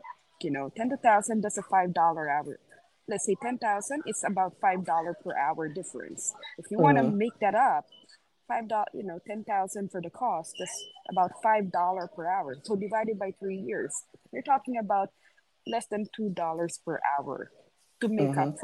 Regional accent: New York City, New York, United States; I was in New York, and I'm from New York City.

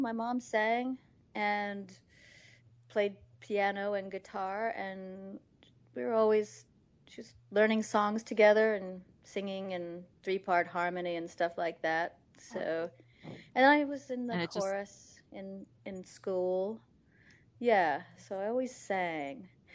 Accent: Pennsylvania, United States; now in Los Angeles, United States; I grew up in Pennsylvania, kind of all over the east coast of Pennsylvania. Bucks County to the Poconos to Philly.

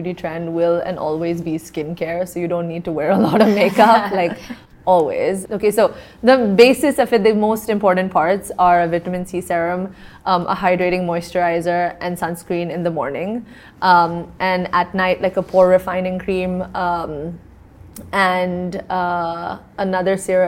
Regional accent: South India, India; I'm South Indian, so I grew up in a household where my mom didn't let me cut my hair for so long

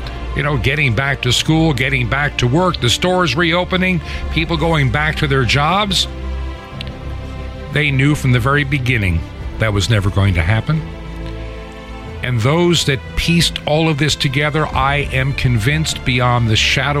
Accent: New York, United States; born there; moved away as an adult; And I was born in New York. I lived in Long Island. Went to college at St. John's University. Lived in upstate New York.

